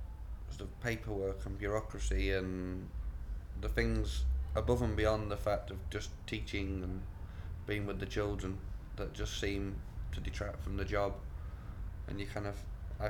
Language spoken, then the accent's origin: English; Stoke-on-Trent, West Midlands, United Kingdom; moved away as an adult; also born or lived in Warrington; I was born in Stoke-on-Trent. I grew up, spent my whole life in Stoke until going to university in 96. My parents are still there and I go back.